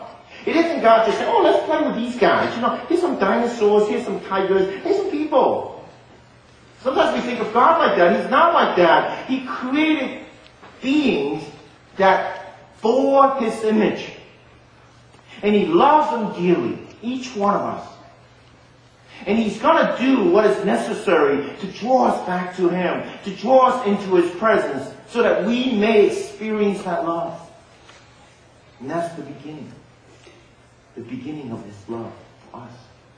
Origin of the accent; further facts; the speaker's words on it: Hong Kong; born there; You know, Hong Kong, we didn't have a birth certificate at all. They said I was born on October 31st, 1957.